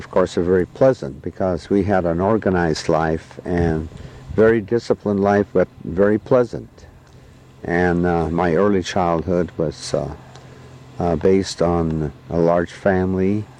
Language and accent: English; Afognak Island, Alaska, United States; born there; Yes, I was born on Afognak Island, March 23rd, 1923. And … who was of Norwegian descent.